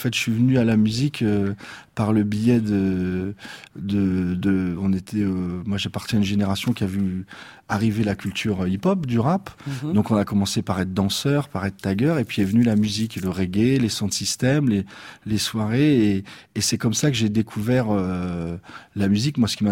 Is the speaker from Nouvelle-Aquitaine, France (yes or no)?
no; Vitry-sur-Seine, Île-de-France, France; Moi, je suis banlieusard. Je suis né à Épinay-sur-Seine et j'ai grandi à Vitry-sur-Seine.